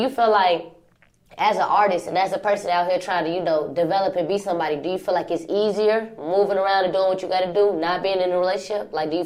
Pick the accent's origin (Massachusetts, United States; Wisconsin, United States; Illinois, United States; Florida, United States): Illinois, United States; Chicago; You know I'm from Chicago, I fuck